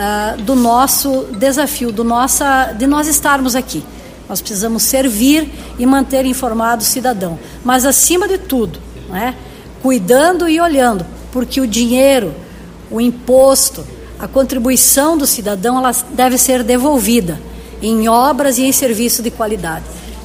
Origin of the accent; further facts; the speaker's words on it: Palmitos, Santa Catarina, Brazil; Eu e o Itamar, nós somos nascidos em Palmitos, fizemos a nossa vida aqui, constituímos família